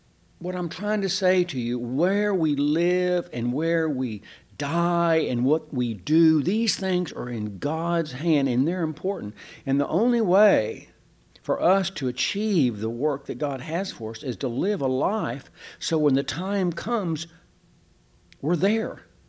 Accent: Cleburne, Texas, United States; Roy Dean and I have an ongoing joke about my hometown being a hick town in central Texas, Cleburne, Texas.

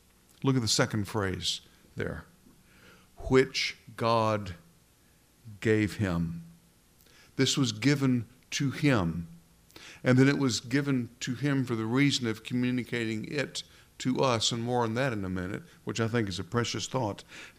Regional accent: Memphis, Tennessee, United States; I grew up in Memphis, Tennessee

